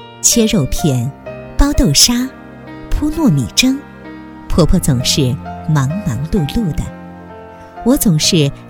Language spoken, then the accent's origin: Chinese; Shandong, China; now in Sichuan, China; 我是山东人，跟着火车嫁到了四川，岁岁年年为了工作经常两地跑，不能陪在家人左右